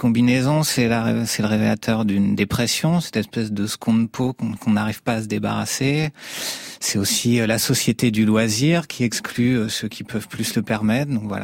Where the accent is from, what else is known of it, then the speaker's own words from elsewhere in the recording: Normandy, France; Alors moi je viens de Basse-Normandie, près de Cherbourg, et je me suis confiné en Picardie